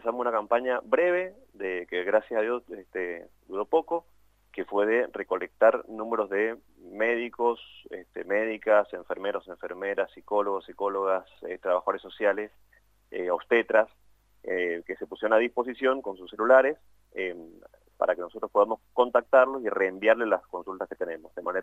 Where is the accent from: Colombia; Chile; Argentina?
Argentina; Mendoza; La mayoría de las personas somos de Gran Mendoza